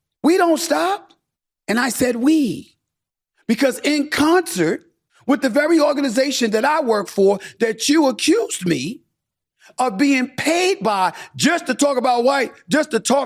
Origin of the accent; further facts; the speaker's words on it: New York City, New York, United States; I'm from Hollis, Queens, bro. I'm from the streets of New York City.